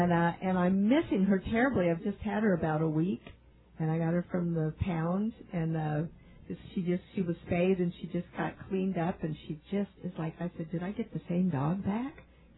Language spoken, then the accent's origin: English; Las Vegas, Nevada, United States; I'm from Las Vegas.